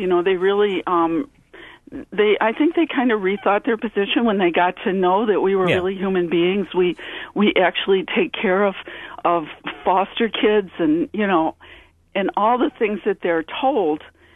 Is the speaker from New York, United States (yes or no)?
yes; Buffalo, New York, United States; Okay, well, I'm from Buffalo, New York, and I'm a vigil coordinator right now for 40 Days for Life.